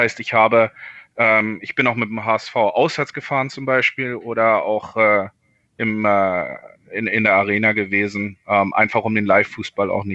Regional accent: Berlin, Germany; now in Hamburg, Germany; Ich bin in Berlin-Charlottenburg geboren, 1985 im März und bin eigentlich bis 2004 in Berlin geblieben, habe also Abitur gemacht, habe mich gegen ein Studium entschieden und bin dann nach Hamburg gezogen zur Ausbildung.

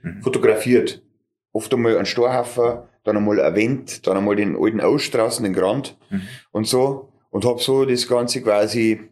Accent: Höllhöhe, Bavaria, Germany; weißt du, wo ich aufgewachsen bin? Auf der Höllhöhe.

